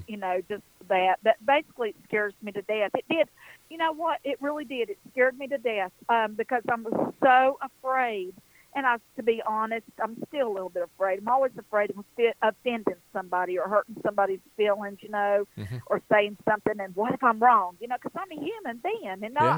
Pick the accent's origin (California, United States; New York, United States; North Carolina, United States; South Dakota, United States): North Carolina, United States; I'm right there in the foothills of Western North Carolina.